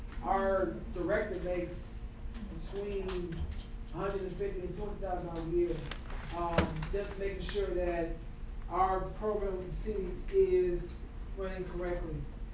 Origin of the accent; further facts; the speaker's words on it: Florida, United States; I ran track at Troy University in Troy, Alabama. I'm from Florida